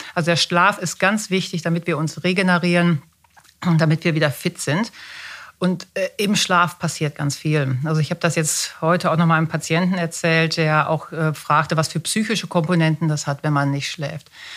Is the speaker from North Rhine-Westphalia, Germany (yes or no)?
yes; Münster, North Rhine-Westphalia, Germany; moved away as an adult; Man hört es vielleicht, dass ich nicht gebürtig aus dem Schwabenland komme. Ich komme aus Münster in Westfalen und wir sind nach meinem Facharzt, das war Anfang der 2000er, der 10er Jahre, hier hingezogen.